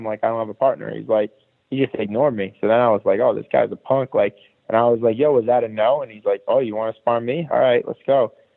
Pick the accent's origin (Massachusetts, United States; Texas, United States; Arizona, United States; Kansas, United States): Massachusetts, United States; Boston; moved away as an adult; also born or lived in Providence, Rhode Island; Yeah, I grew up in Boston until I was 20. You know, I was in Boston until I was like 19. Then for 2 years, I went to Providence, Rhode Island, to go to culinary.